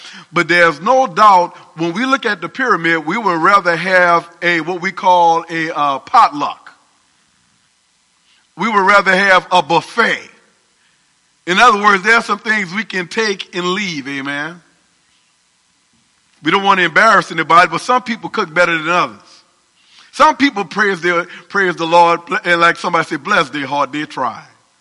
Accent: New Orleans, Louisiana, United States; In other words, I'm from New Orleans. Some people can say it different. Greater New Orleans, the Crescent City, however you want to say it. But there are certain things about New Orleans that I grew up with that I love.

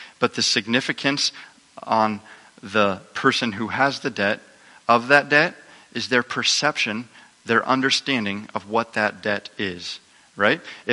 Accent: Montana, United States; I grew up in Montana, and in Montana, in the northwest corner, there's a big river, the Flathead River

